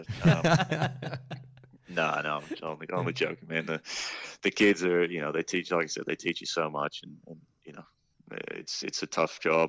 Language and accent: English; Texas, United States; Well, I grew up in Texas, you know, playing basketball, baseball.